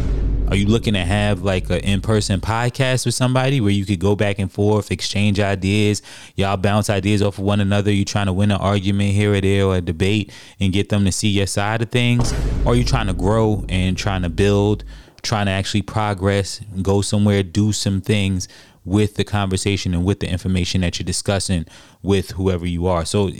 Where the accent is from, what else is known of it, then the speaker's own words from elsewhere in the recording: New York, United States; also born or lived in New Jersey; I grew up in New York. I grew up in New Jersey.